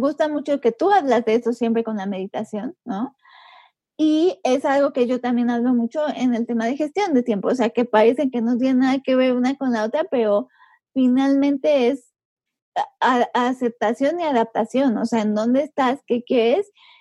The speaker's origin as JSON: {"language": "Spanish", "region": "Puebla", "country": "Mexico", "said": "yo vivo en Puebla, yo soy de Puebla, y vivo en una zona de la ciudad que no es muy idílica"}